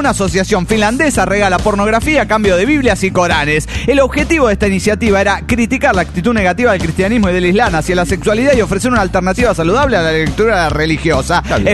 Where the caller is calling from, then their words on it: Río Colorado, Río Negro, Argentina; de Río Colorado, Argentina.